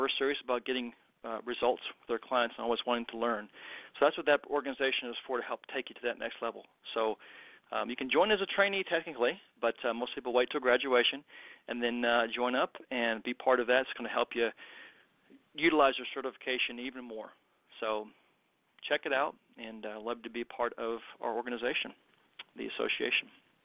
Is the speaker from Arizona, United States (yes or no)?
no; Kentucky, United States; and I'm an American, right, so in Western Kentucky, and so I don't get out of Western Kentucky all that much.